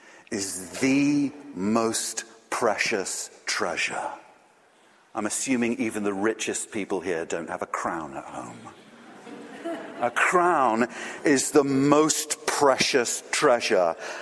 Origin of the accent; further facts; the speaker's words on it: England, United Kingdom; I am quite English.